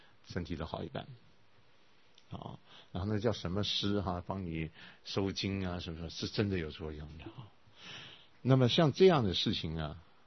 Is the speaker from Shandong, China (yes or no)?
no; Hunan, China; 啊，我是湖南人啊，当然一想到这湖南湘啊